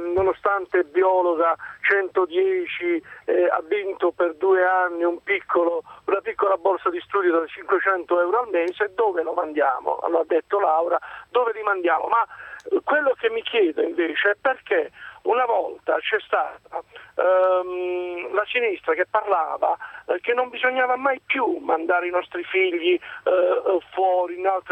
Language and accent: Italian; Southern Italy, Italy; Noi non vogliamo andare dal sud al nord ad insegnare ai ragazzi del nord il nostro dialetto.